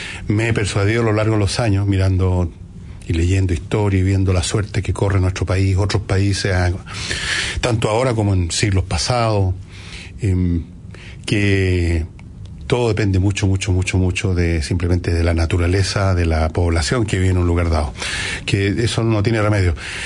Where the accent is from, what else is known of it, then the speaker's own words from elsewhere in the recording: Chile; Como chileno llevo 45 años observando la cultura chilena